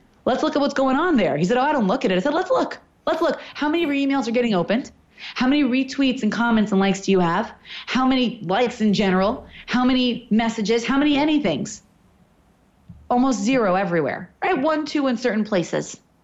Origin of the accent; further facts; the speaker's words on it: New York, United States; That's exactly what I envision. I'm from New York.